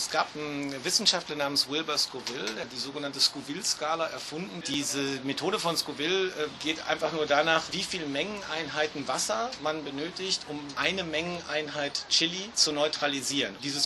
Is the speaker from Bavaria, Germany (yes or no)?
no; Berlin, Germany; ich komme hier aus Berlin